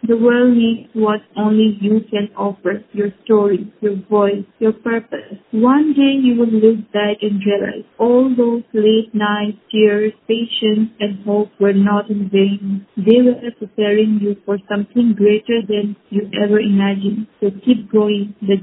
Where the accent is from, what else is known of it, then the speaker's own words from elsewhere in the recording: Rajasthan, India; I am a teacher from Rajasthan.